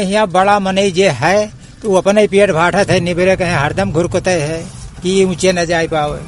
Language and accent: Hindi; Rukanapur, Uttar Pradesh, India